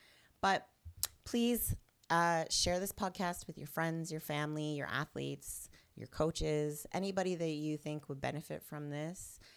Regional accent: Plaster Rock, New Brunswick, Canada; And a lot of that happens in my hometown, Plaster Rock. Shout out Plaster Rock, New Brunswick. Is that you grow up and you never leave. You work at the Irving, you work in the woods, you plant trees.

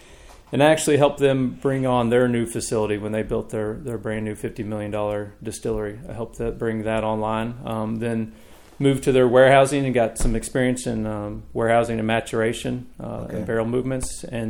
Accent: Louisville, Kentucky, United States; I was born here in Louisville, raised in Kentucky, Louisville, Kentucky.

